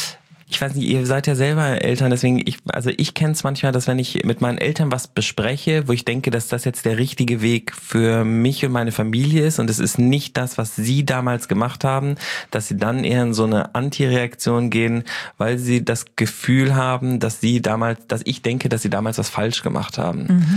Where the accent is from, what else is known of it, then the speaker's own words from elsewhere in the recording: Hamburg, Germany; born there; ich bin in Hamburg geboren.